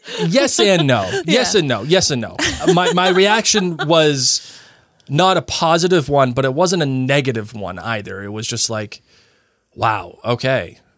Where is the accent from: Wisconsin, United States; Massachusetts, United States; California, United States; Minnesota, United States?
Massachusetts, United States; See, I grew up in Massachusetts, and there's this, you know, there's a place in the Cape. It's the Kennedy compound.